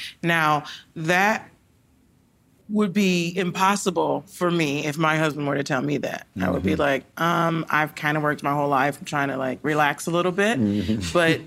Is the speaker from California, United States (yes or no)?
yes; Compton, California, United States; We grew up in Compton, mm-hmm. but we had everything that we could have needed and more, even if they were shooting in the streets.